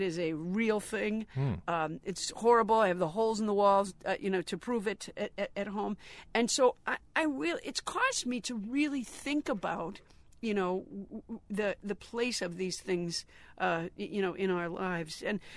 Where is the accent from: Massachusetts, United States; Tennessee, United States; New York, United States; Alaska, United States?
Massachusetts, United States; Sudbury; Because Sudbury, Massachusetts. Yeah, beautiful town.